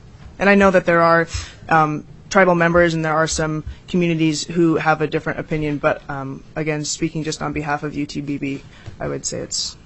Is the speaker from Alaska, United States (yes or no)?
yes; Alaska, United States; I grew up in Bristol Bay, and I call it my home to this day.